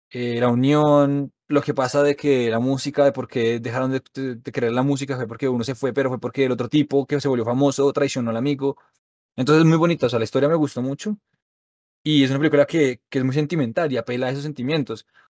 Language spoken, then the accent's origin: Spanish; Colombia; nosotros que somos de Colombia